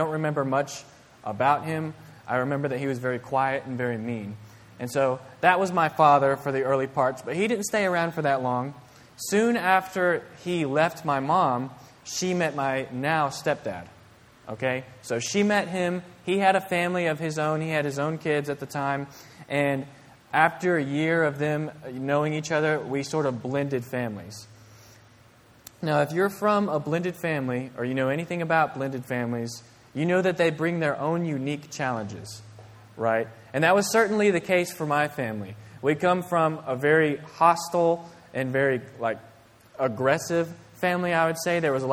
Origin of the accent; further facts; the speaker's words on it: Bible Belt, United States; And I grew up in the Bible Belt, and so I was surrounded by Christians